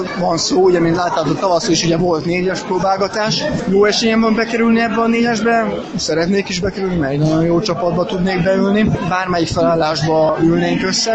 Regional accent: Szeged, Csongrád-Csanád, Hungary; tényleg igazi szegedi vagyok. Tehát világéletemben a szegedi vízitelep 1 kilométeres körzetében laktam

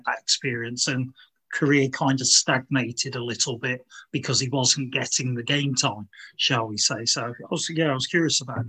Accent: Tamworth, West Midlands, United Kingdom; I'm from Tamworth originally.

